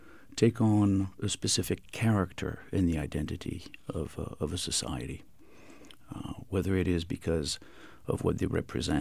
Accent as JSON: {"language": "English", "town": "Paris", "region": "Île-de-France", "country": "France", "tie": "born or raised there", "said": "Well, for one, I was born and raised in Paris, so I lived there for 17 years."}